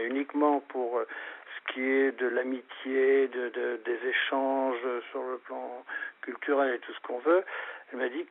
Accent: Paris, Île-de-France, France; Moi, je suis originaire de Paris.

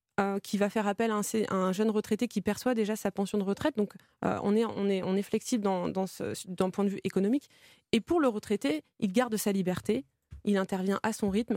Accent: Brittany, France; Ça faisait sens aussi pour moi de monter mon entreprise en Bretagne, qui est ma région natale. Donc je suis rentrée en Bretagne

